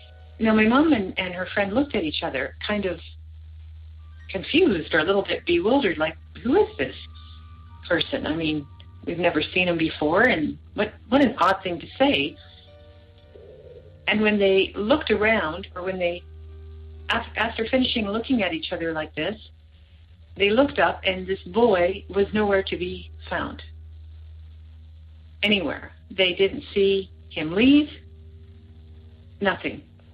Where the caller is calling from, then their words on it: Brandon, Manitoba, Canada; I am calling from Brandon, Manitoba, Canada.